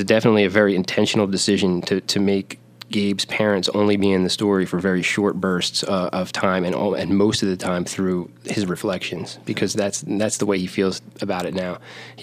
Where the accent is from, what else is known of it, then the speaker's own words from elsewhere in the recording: Philadelphia, Pennsylvania, United States; Well, I'm actually from Philadelphia myself, and for me, Philadelphia is a place that reminds me of this experience.